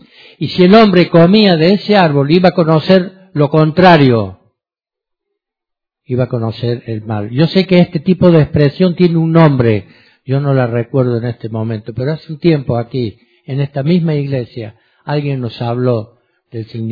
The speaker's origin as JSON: {"language": "Spanish", "country": "Argentina", "said": "porque no quiero que penséis que yo como argentino busqué una página de..."}